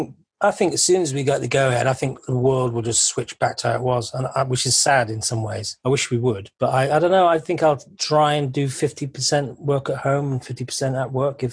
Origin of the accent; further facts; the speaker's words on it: Chester, North West England, United Kingdom; I'm from Chester, actually, which is just down the road from Liverpool.